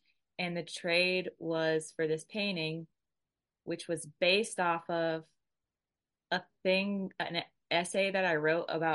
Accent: Atlanta, Georgia, United States; Atlanta. Yeah.

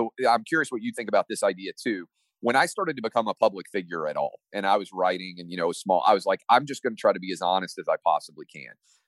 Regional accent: Tennessee, United States; I'm from Tennessee, like Al Gore was.

